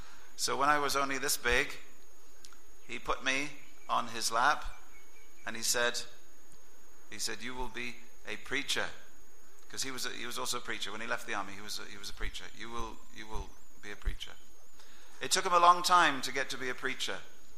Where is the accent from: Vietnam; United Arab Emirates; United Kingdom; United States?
United Kingdom; England; It is true. I can say it because I'm English.